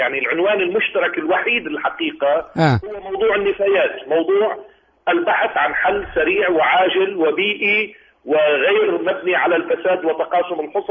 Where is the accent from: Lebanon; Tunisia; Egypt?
Lebanon; نحن اللبنانيون تعلمنا من تونس وتعلمنا من مصر